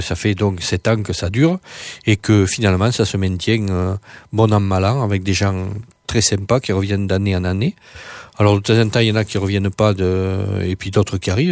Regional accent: Figeac, Occitanie, France; born there; Je suis à Figeac, je suis né à Figeac.

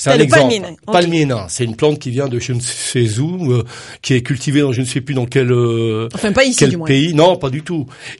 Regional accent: Lescure-d'Albigeois, Occitanie, France; donc je viens de l'Escure d'Albigeois, alors un petit village à côté d'Albi.

